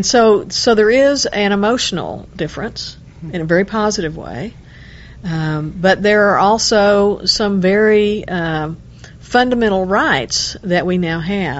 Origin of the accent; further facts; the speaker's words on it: Texas, United States; I'm a Texan, always been a Texan.